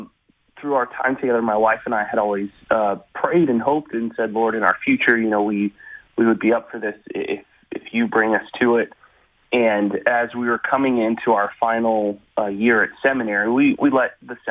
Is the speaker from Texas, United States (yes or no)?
yes; Houston, Texas, United States; and I grew up in Houston. She grew up in this area of Austin. And so coming back to Texas was a little bit of home for us.